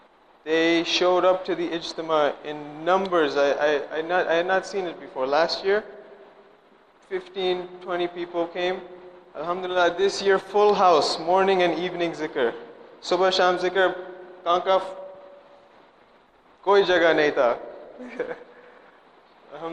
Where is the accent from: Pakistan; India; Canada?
Canada; Toronto, Ontario; Urdu is a second language; میں نے کینیڈا سے آئے ٹورانٹو سے